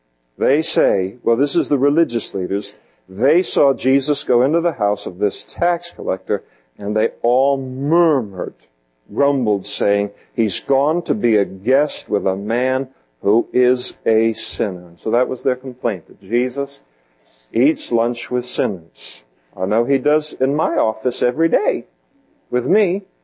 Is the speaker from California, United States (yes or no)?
yes; Napa, California, United States; In Fuller Park in Napa, where I grew up, by the way, have I told you I'm from Napa? Everyone from Napa tells you sooner or later in the conversation that they're from Napa.